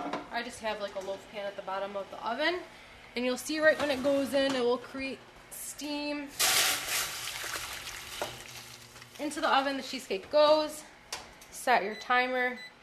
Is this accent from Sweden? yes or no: no; United States; as a American Muslim who was born and raised here, who's, you know, as American as they get, but also a practicing Muslim and proud of my Lebanese heritage